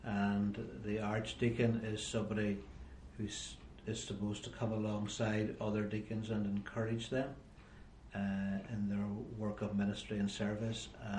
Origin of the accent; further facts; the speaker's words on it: County Donegal, Ireland; Well, I grew up in Donegal. Grew up on a farm in South Donegal, in a very sort of loving, caring, supportive family environment. I'm the eldest of four children.